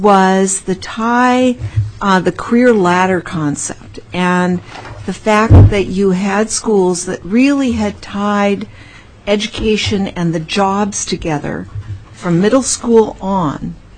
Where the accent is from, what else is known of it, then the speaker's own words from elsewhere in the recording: Anchorage, Alaska, United States; though I come from Anchorage